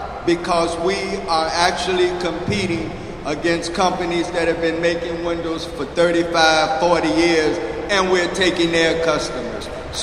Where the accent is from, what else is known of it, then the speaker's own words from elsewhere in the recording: Tennessee, United States; I'm from Tennessee. I'm just so nervous.